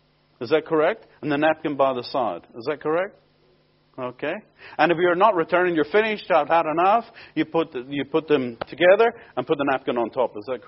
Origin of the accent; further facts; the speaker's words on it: Belfast, Northern Ireland, United Kingdom; Many years ago, I was raised in Belfast